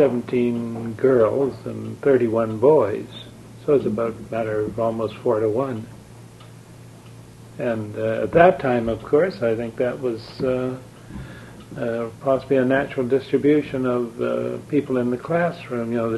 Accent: Creston, British Columbia, Canada; And I came from Creston, which is in the East Kootenays. And I was typically country boy

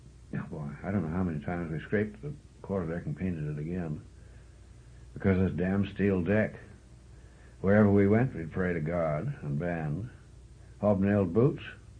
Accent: Canada; they put me into a billet which turned out to be too sensitive for a Canadian to hold. So I was moved.

